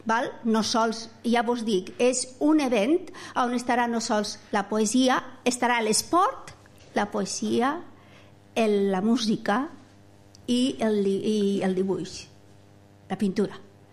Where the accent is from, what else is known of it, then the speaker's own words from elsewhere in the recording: Villarreal, Valencian Community, Spain; Gisela i jo som de Villarreal